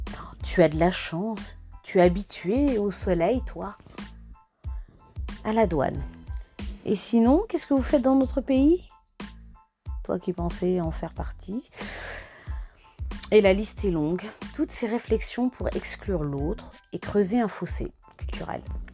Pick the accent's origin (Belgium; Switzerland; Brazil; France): France; Centre-Val de Loire; Je suis originaire de la Beauce. J'ai failli le perdre. Pour les plus insistants, j'ai beau dire que j'ai toujours vécu ici